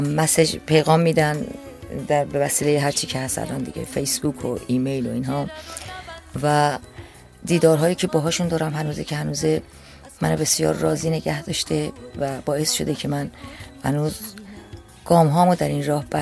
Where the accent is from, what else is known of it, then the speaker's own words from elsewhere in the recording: Tehran, Tehran Province, Iran; بنده اهل تهران هستم.